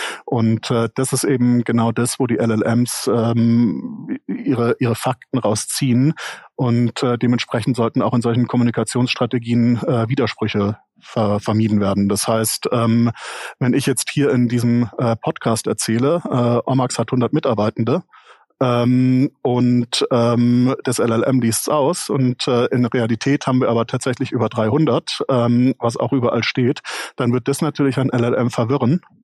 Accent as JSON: {"language": "German", "region": "Baden-Württemberg", "country": "Germany", "tie": "born or raised there"}